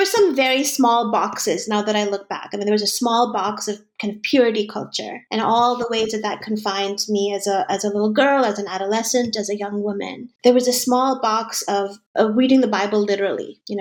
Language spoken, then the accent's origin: English; Boston, Massachusetts, United States; moved away as an adult; So I grew up on the East Coast in Boston, went to college, grad school there. And then after we got married, we slowly moved west